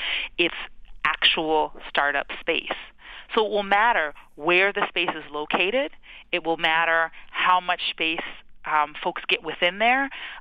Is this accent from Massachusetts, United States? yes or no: yes; Massachusetts, United States; now I live in the Savin Hill neighborhood. I grew up in Grove Hall, and now I live in Savin Hill, right, that area.